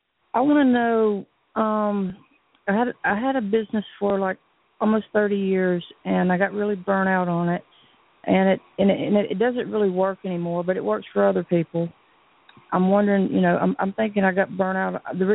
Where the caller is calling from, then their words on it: Tuscaloosa, Alabama, United States; Tuscaloosa, Alabama.